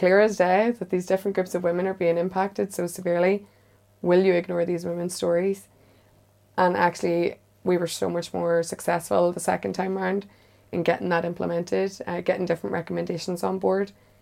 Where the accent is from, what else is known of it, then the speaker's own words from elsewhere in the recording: Northern Ireland, United Kingdom; My mum speaks Irish, but I grew up just a few miles north of the border, so I don't.